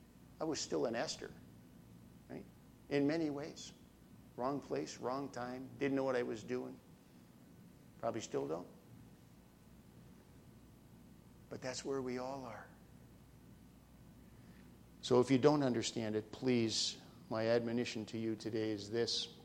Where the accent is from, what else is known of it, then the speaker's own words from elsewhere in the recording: Burlington, Ontario, Canada; also born or lived in Toronto; I grew up in a Baptist church from the day I was knee-high to a grasshopper. And the church I grew up in Burlington